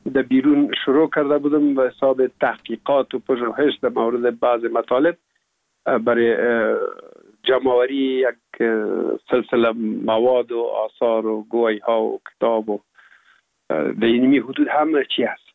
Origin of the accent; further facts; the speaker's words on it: Kabul, Afghanistan; also born or lived in Pul-e Khumri; ما در شهر پلخمری به دنیا آمدیم، یعنی در ولایت بغلان شهر پلخمری، و تا یک سالگی ما هم در مجه گذاشتندیم. بعد از او جاب کار بابیم حساب در کابل میکرد و انتقال کرد به اینجا.